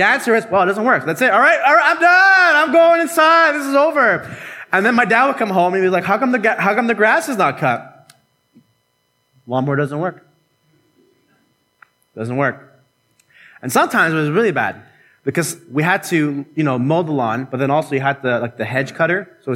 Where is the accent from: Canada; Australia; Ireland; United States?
Canada; I'm saying please, because I'm Canadian.